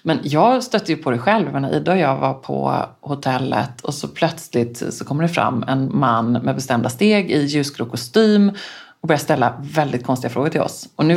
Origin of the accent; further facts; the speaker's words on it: Sweden; Så det är klart att som svensk journalist, nu, som sagt, jag har ingen aning